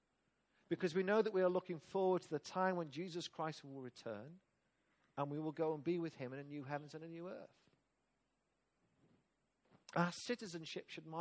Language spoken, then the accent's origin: English; England, United Kingdom; We're not special people because we're English or even British.